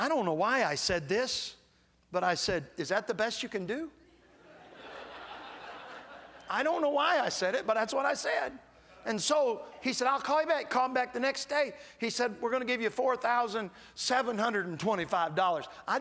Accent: Michigan, United States; because I was raised in Michigan where it's no fault

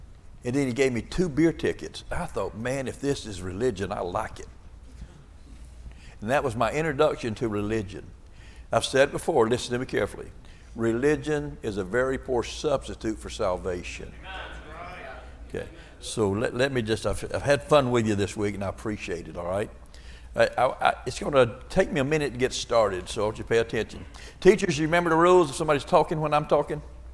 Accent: Florida, United States; I was born and raised in the Bible Belt of the South right here in Florida.

